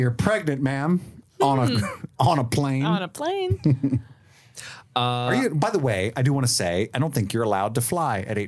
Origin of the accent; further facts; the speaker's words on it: Brooklyn, New York, United States; accent: Brooklyn; I got back into my Brooklyn accent because I think sometimes you got to use force.